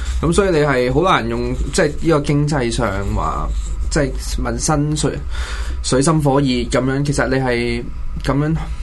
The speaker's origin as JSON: {"language": "Cantonese", "country": "Hong Kong", "said": "而且你要拿我們香港人去跟其他地方比，喂，香港的教育水平是全球首屈一指這麼高"}